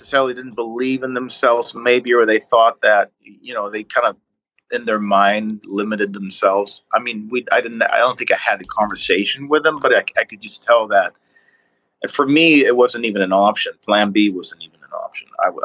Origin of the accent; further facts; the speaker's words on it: Sweden; English is a second language; moved away; I talked to another friend of mine from New York that met a girl from my hometown, and he moved back with her to Sweden.